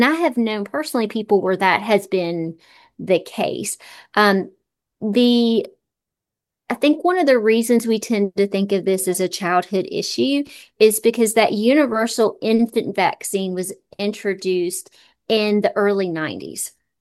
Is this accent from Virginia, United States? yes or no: yes; Virginia, United States; I grew up in Southwest Virginia